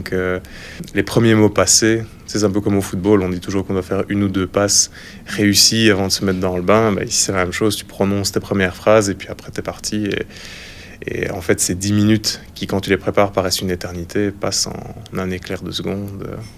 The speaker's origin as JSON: {"language": "French", "town": "Namur", "region": "Wallonia", "country": "Belgium", "said": "j'ai 23 ans, je suis étudiant en dernière année de droit ici à l'ULB. Je viens de Namur, donc je suis namurois, j'ai fait 3 ans d'études à l'université de Namur."}